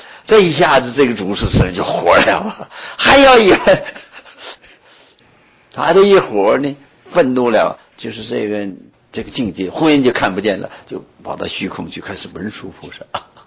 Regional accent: Northeast China, China; 我是东北人呢

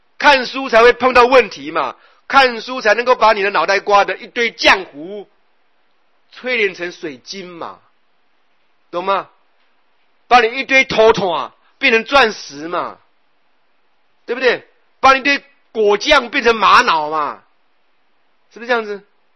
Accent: Taipei, Taiwan; 我台北人，我坐过这个北回归线也很多次了

